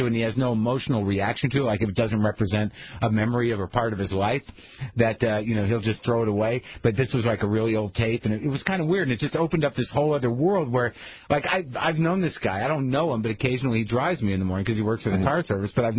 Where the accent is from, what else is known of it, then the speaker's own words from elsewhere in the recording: Russia; I come from Russia and I naturally have this, you know, attraction to beets and plain food.